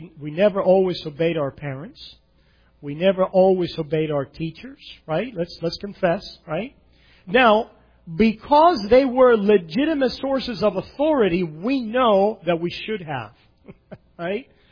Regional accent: Cuba; there were many things in my home country of Cuba that I obeyed

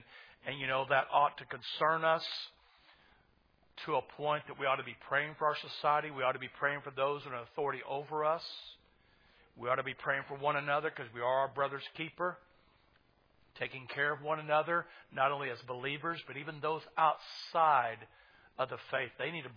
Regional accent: Tulsa, Oklahoma, United States; When I grew up in North Tulsa, I was telling the young man right there, I grew up in North Tulsa. It was already an integrated school.

